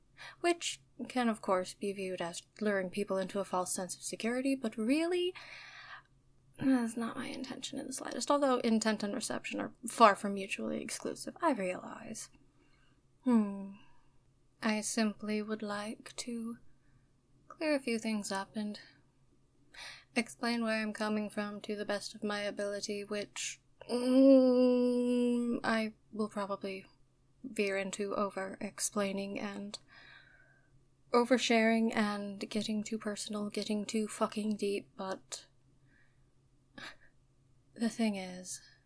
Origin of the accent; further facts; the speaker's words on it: United States; although particularly in my home country of America.